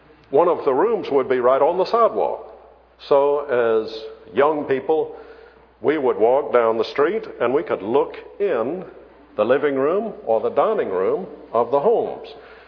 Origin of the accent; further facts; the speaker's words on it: Charleston, South Carolina, United States; When I was a young boy growing up in Charleston, of course I became acquainted with the half houses there.